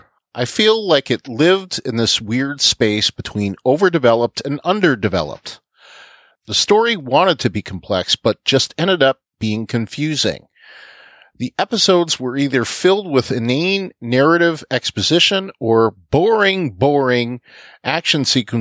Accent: Cleveland, Ohio, United States; And I should say, since I'm from Cleveland, if we're not friends on Facebook, send me a friend request.

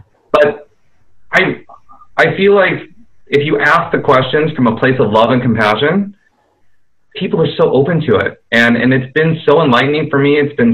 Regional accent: Mexico City, Mexico; born there; English is a second language; because I'm also Latino and I was born in Mexico City and Spanish is not my first language and I'm an immigrant to this country, but I also am a light-skinned Latino. I could pass as being white, but I am Mexican.

